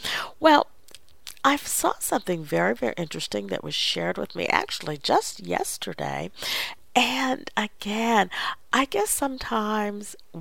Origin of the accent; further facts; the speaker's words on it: Arkansas, United States; Again, this is my home state. This is Arkansas.